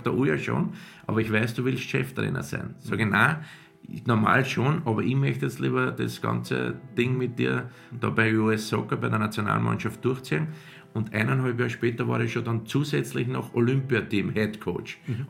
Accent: Austria

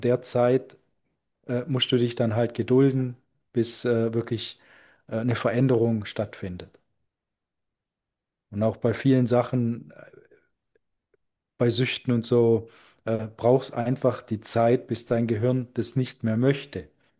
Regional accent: Eriskirch, Baden-Württemberg, Germany; Also ich komme vom Bodensee aus Ereskirch

